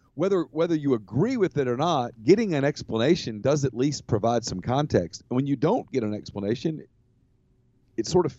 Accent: Louisiana, United States; I'm from Louisiana. I got a lot of Louisiana roots. Lots and lots.

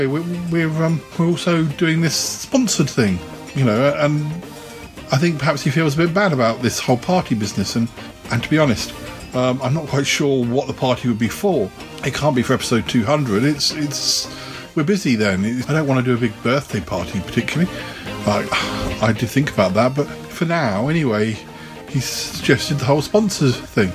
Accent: London, United Kingdom; What do you know of London buses, may I ask? I'm the Londoner, not you.

